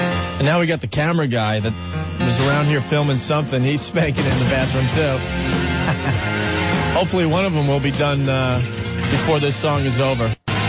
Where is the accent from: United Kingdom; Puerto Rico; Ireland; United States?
Ireland; I mean, I'm an Irish guy, but I'm still thinking, yeah, it's a little small.